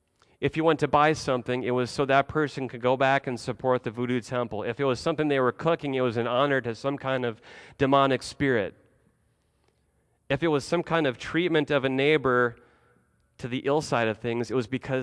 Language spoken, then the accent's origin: English; Nebraska, United States; Good old Nebraska didn't sound so bad. My home state, if I haven't mentioned that before.